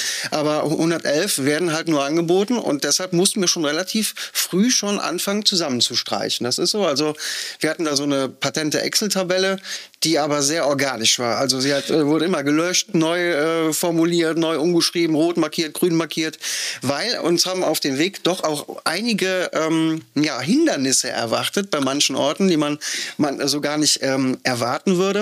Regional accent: Rhineland-Palatinate, Germany; aus meiner Heimat, ich bin aus dem Ahrtal

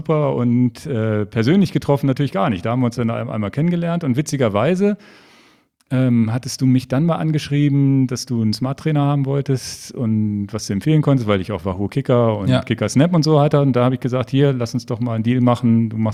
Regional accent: Hanover, Lower Saxony, Germany; born there; Ich bin in Hannover geboren.

